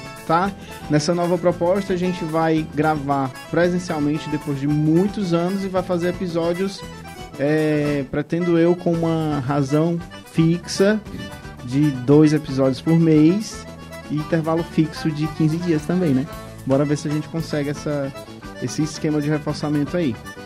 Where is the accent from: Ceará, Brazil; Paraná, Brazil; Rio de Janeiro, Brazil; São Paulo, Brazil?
Ceará, Brazil; Então a proposta que a gente é cearense, eu acho.